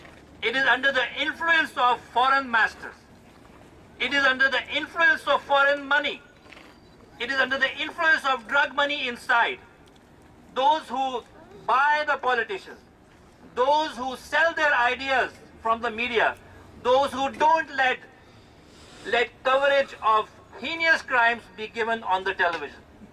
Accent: Pakistan; We are Shia Muslims from Pakistan, most of us, and from our childhood we were hearing we heard when we were small that Pakistan was built as a homeland for Muslims.

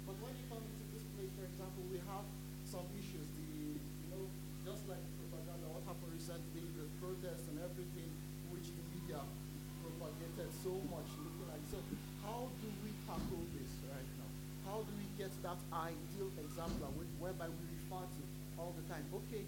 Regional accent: Nigeria; I'm from Nigeria

